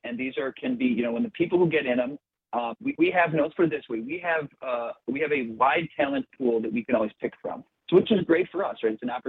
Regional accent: Midwest, United States; And listen, I'm a Midwest guy. I've been born and raised in the Midwest my whole life, a short time for a job in California, but I never liked the cold.

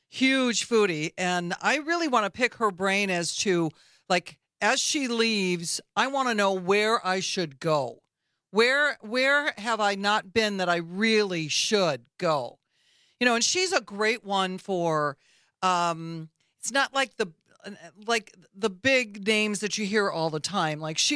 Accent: Beloit, Wisconsin, United States; My neighbor, actually, from where I grew up, I grew up in Beloit.

